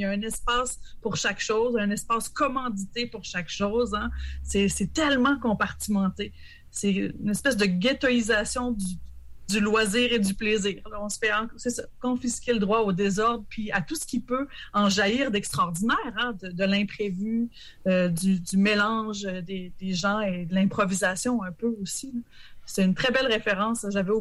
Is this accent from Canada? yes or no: yes; Le Bic, Quebec, Canada; je viens du Bic. Et quand j'étais ado, et je ne veux pas être nostalgique, mais il y avait cette clairière extraordinaire en plein cœur du village